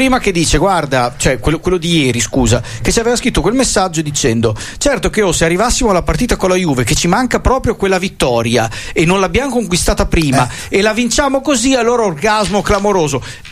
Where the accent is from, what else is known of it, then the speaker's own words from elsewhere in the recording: Bologna, Emilia-Romagna, Italy; allora io ad esempio sono un bolognese che non sento praticamente alcuna rivalità col Modena.